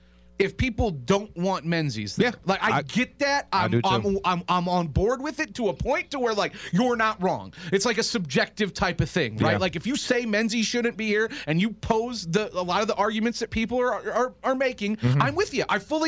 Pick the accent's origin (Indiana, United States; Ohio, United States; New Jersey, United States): Indiana, United States; South Bend; now in Las Vegas, United States; I've been here 12 years. I've been coming to Vegas my whole life, but I come from South Bend. That is where I was raised and went to high school and all that, right?